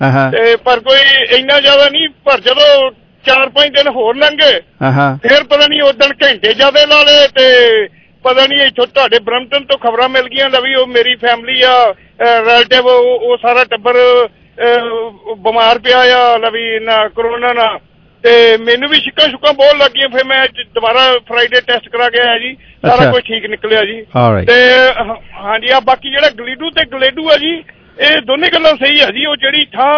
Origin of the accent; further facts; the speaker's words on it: Jalandhar, Punjab, India; ਨਹੀਂ ਜੀ, ਮੈਂ ਜਲੰਧਰ ਤੋਂ ਜੀ, ਮੈਂ ਜਲੰਧਰ ਤੋਂ